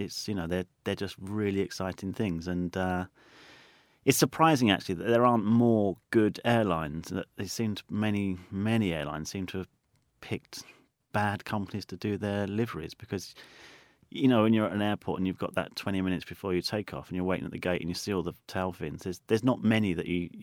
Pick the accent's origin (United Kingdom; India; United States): United Kingdom; just because I'm British